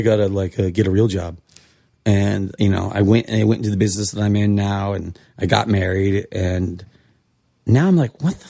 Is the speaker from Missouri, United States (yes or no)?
no; New York City, New York, United States; Oh, I'm a bartender from New York.